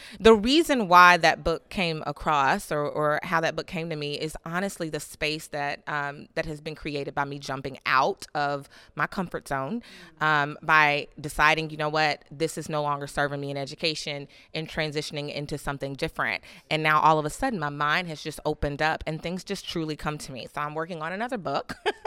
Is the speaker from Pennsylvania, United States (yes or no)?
no; Louisville, Kentucky, United States; I'm from Louisville, Kentucky.